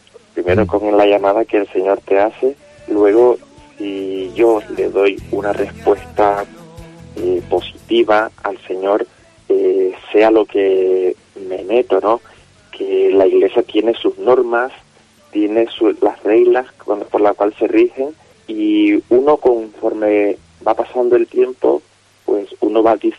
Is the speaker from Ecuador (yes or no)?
no; Nicaragua; sí, de Nicaragua.